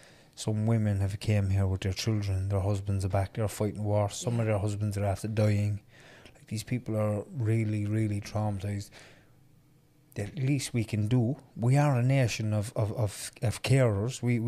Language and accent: English; Ireland; I'm an Irish man. I was born here. Doesn't give me the right to say I own this land.